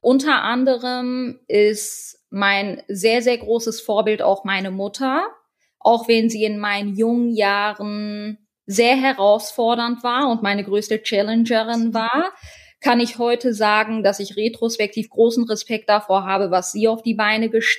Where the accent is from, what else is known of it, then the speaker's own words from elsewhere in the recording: Halle, North Rhine-Westphalia, Germany; born there; Geboren in Ostwestfalen-Lippe, um es genau zu sagen, in Halle-Westfalen. Das ist eine Region mit vielen Mittelständlern, eine wirtschaftlich sehr, sehr robuste Region.